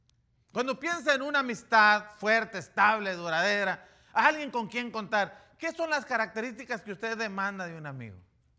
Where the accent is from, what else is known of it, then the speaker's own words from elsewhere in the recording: Mexico; como mexicano